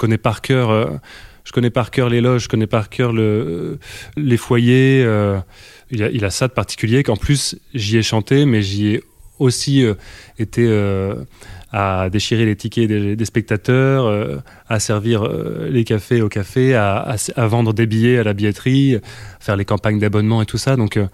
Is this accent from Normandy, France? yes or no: yes; Normandy, France; De toute façon, on est normand, on n'a pas peur du froid et de la pluie.